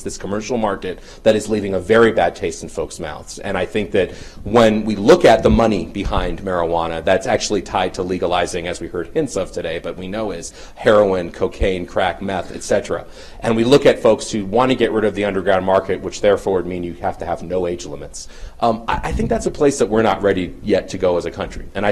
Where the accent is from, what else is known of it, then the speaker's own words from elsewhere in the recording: California, United States; I hope that in my home state of California, if they pass legalization, that there is no advertising.